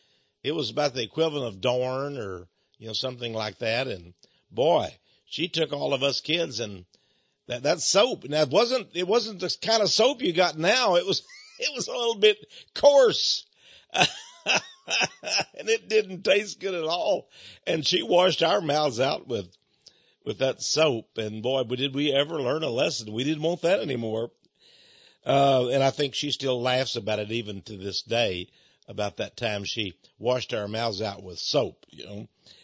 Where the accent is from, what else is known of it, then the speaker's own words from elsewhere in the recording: Port Neches, Texas, United States; You see, I come from East Texas, and we had a lot of Cajun French folks back home.